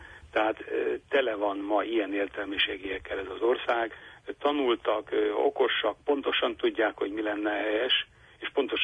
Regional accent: Kaposvár, Somogy, Hungary; én kisvárosi Kaposvárról származom

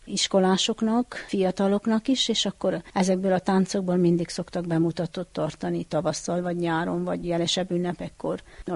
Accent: Csíkmenaság, Harghita, Romania; Csíkmenaságon születtem, Csíkmenaságon is élek, és biztos, hogy a sok-sok év alatt, hogy láttam az embereknek az életét, meg hogy itt nőttem fel ebbe a faluba

